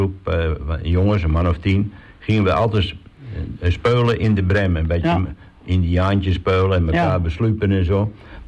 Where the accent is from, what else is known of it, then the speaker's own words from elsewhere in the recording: Randstad, Netherlands; Nou ja, ik kom uit de Randstad en dat is een stuk anoniemer.